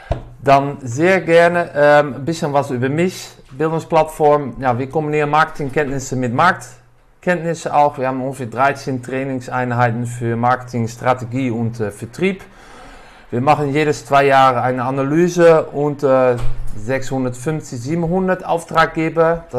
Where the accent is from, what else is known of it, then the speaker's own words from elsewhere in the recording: Netherlands; German is a second language; now in Düsseldorf, Germany; Ich komme aus Holland, wohne seit Jahren in das schöne Düsseldorf.